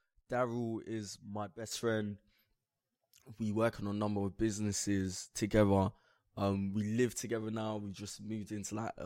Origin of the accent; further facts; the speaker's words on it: England, United Kingdom; for me, identifying as British, I've always thought, well, I'm English. I was born in England.